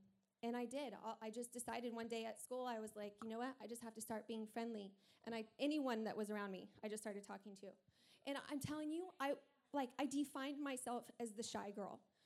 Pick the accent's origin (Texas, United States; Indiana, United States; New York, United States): Texas, United States; now in California, United States; And I'm from Texas. I grew up in a town of 7,000 people. And I was at this little tiny high school.